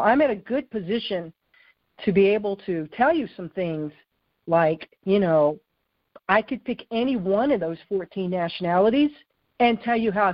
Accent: United States; you know, I'm Native American, that's one of them, where I really have to catch myself.

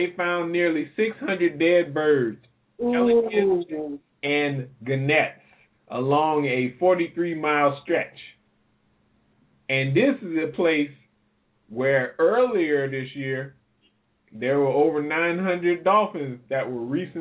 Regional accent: the South, United States; Well, being that I'm from the South, I've seen those.

